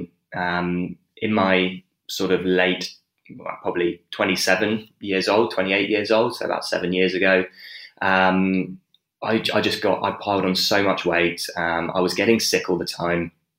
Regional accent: South West England, United Kingdom; I grew up in England, and I actually grew up in a very rural place in England as well. So I grew up in Dorset, which is south coast.

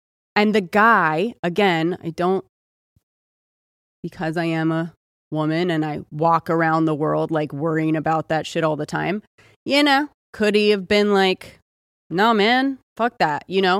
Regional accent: California, United States; our world or in our more like Austin or I'm from California, whatever.

